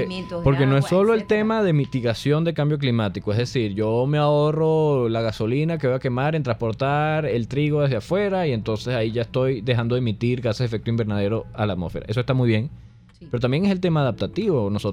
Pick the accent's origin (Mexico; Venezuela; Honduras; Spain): Venezuela; para enfrentarnos como venezolanos al cambio climático